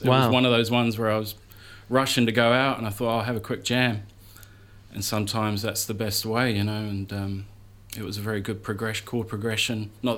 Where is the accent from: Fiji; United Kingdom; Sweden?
United Kingdom; London; Well, I'm from London originally, and there's a big hip-hop scene there, obviously.